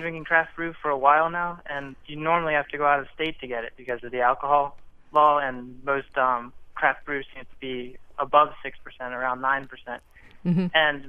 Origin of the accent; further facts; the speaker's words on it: Greenville, United States; Hi, I'm from Greenville.